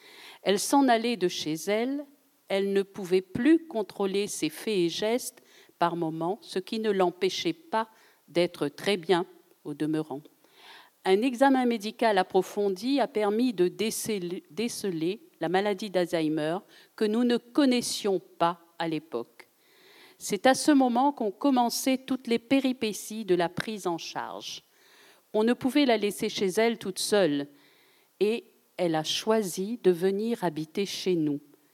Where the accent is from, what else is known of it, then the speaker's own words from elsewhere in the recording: Saint-Denis, Réunion; also born or lived in Saint-Pierre; Je suis née à Saint-Pierre le 29 juin 1949. J'habite Saint-Denis depuis l'âge de mes 4 ans. Je suis aujourd'hui retraitée de l'éducation nationale.